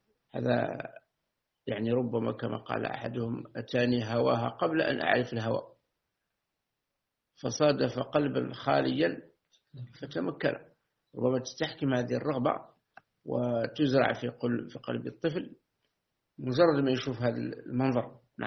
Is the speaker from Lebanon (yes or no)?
no; Algeria